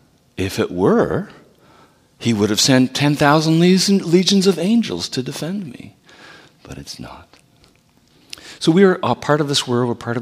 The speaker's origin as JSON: {"language": "English", "town": "Brooklyn", "region": "Ontario", "country": "Canada", "tie": "born or raised there", "also_born_or_lived": "Sault Ste. Marie", "said": "I was born in Sault Ste. Marie, and on purpose he moved away from there, moved down to Brooklyn where I grew up, Brooklyn, Ontario."}